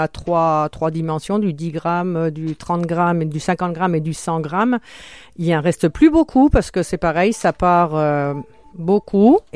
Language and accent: French; Grand Est, France; dans l'Est, dans mon pays d'origine, dans la Meuse, même à côté de Toul, donc c'est même plus la Meuse, c'est la Moselle.